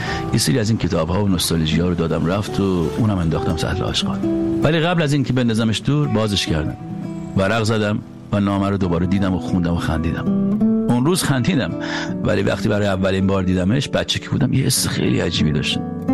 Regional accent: Iran; moved away; از ایران که اومدم بیرون

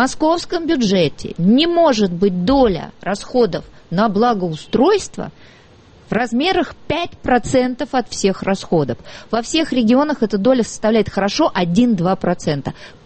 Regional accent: Moscow, Russia; Мы, москвичи, теперь будем диктовать, что мы хотим от властей этого города.

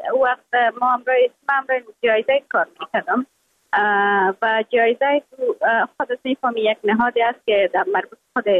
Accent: Afghanistan; moved away

